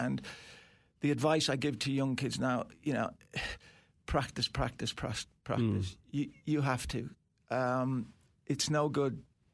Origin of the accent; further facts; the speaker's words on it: Liverpool, North West England, United Kingdom; now in Melbourne, Australia; I've been in Australia now 44 years, which I love Melbourne. I love this country. But it was so exciting growing up in Liverpool in them times.